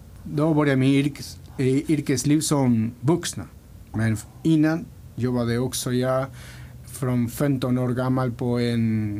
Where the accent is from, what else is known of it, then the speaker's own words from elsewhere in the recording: Rocha, Uruguay; Swedish is a second language; now in Sweden; Mitt liv, jag föddes i Uruguay, i Sydamerika, i Rocha kommun heter. Och jag var, min pappa var från stan och min mamma från landet.